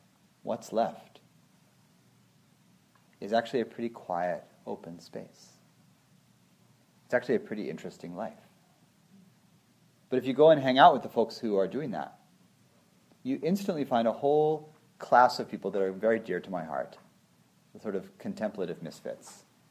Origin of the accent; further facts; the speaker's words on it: Illinois, United States; born there; I was born in Illinois. I was adopted. I'm half Puerto Rican.